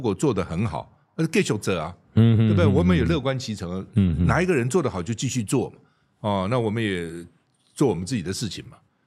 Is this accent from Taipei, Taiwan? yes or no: no; Keelung, Taiwan; born there; 我虽然是基隆出生，但是我父母从大陆来嘛，